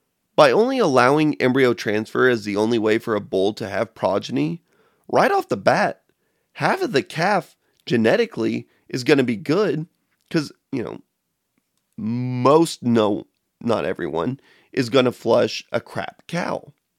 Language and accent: English; Brazil; Like, I'm from Brazil.